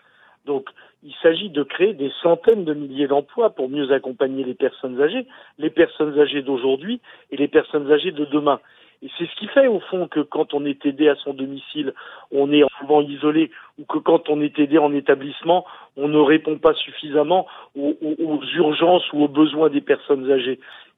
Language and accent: French; France